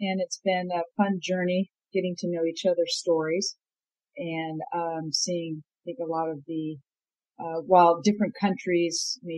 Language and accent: English; Vietnam; born there; first language Vietnamese; English is a second language; I was born in Vietnam in one of the most controversial wars, I think, probably in our lifetime so far. And so my dad's American, my mom's Vietnamese. And so I was born there.